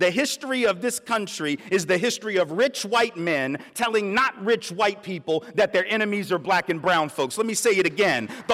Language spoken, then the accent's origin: English; the South, United States; I'm from the South, man. We do nostalgia with grits.